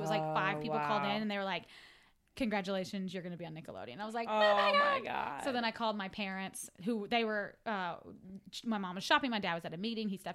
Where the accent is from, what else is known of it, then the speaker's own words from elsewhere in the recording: Arkansas, United States; No, Arkansas. My sister lived in Nashville for a long time, so I would go back and forth.